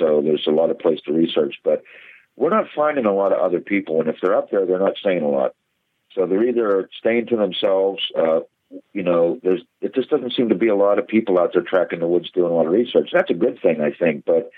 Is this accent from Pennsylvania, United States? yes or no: yes; Pennsylvania, United States; it's here it is in my home state.